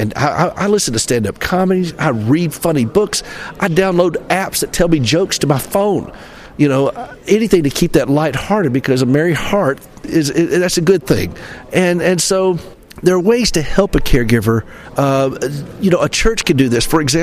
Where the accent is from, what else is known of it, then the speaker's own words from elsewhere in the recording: Nashville, Tennessee, United States; You know, we got that in the South. I'm from Nashville. I don't know if you can tell if I'm from the South here.